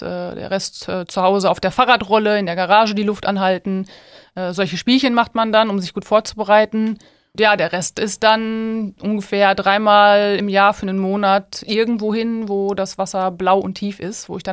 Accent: Marl, North Rhine-Westphalia, Germany; born there; now in Essen, Germany; Geboren in Mahl.

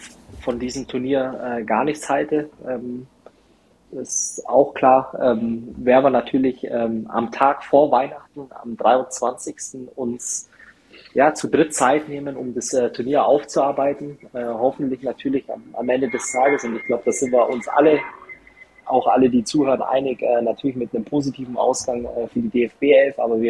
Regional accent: Germany; natürlich irgendwo als Deutscher, man drückt der deutschen Mannschaft die Daumen

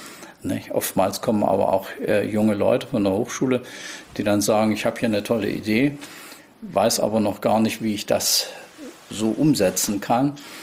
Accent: East Germany, Germany; Ich bin ja praktisch in Ostdeutschland groß geworden.

